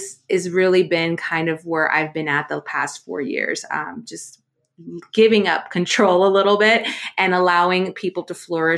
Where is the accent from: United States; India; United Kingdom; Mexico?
Mexico; I'm actually from Mexico.